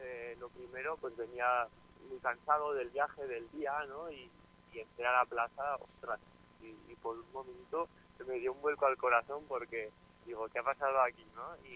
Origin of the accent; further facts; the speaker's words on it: Falces, Navarre, Spain; también agradecer el pueblo, mi pueblo Falces, porque me hicieron una sorpresa nada más llegar a casa